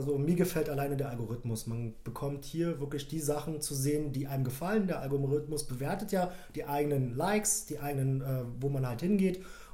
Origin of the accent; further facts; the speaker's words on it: Berlin, Germany; Ich bin gebürtiger Berliner, mein Freund. Cool. Bin nicht zugezogen, habe hier quasi meinen einzigen Sitz.